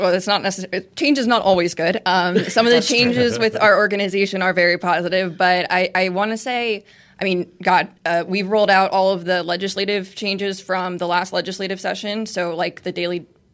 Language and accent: English; North Carolina, United States; It's been 5 years now, but I'm from North Carolina